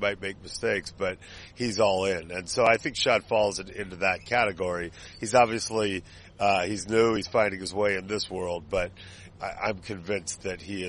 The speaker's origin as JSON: {"language": "English", "region": "California", "country": "United States", "said": "After all, I'm from California. It's very bright."}